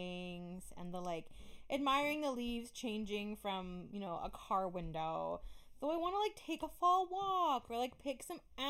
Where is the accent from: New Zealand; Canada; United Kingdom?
Canada; Canadian Thanksgiving Day, by the way. We're Canadian